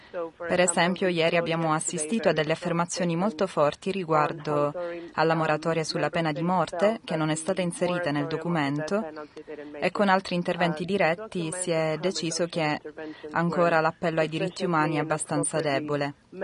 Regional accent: Mexico; Dal mio punto di vista, posso dirvi che vengo dal Messico, dove la società civile si è fatta sentire molto e ha fatto molta pressione sul presidente per non far cancellare la sua partecipazione a UNGAS.

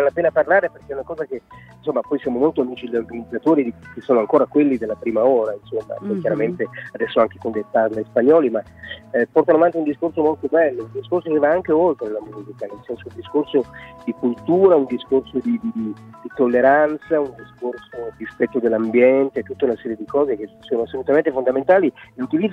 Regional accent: Pinerolo, Piedmont, Italy; Io sono di Pinerolo, chiaramente provincia di Torino, una cittadina di 40.000 abitanti

